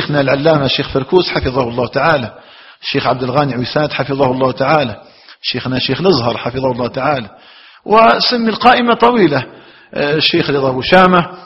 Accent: Algeria; أن يجعل الله تعالى بلدنا الجزائر

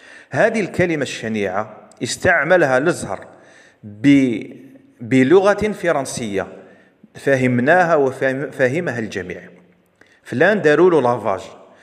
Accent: Algeria; تستعمل بالإجماع في بلادنا الجزائر في سياق الذم

